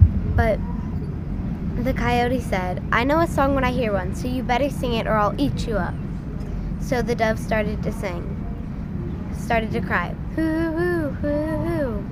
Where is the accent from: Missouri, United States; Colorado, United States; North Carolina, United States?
Missouri, United States; Cape Girardeau; I'm from Cape Girardeau, Missouri